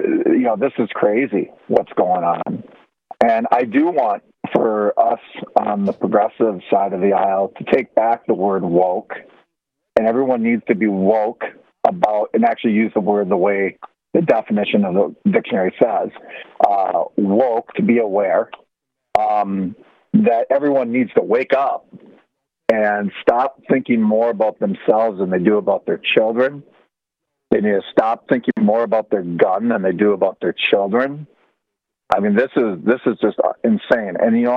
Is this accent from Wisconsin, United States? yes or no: yes; Wisconsin, United States; I remember, again, when I was growing up in Wisconsin in a small rural area, town of 2,000 people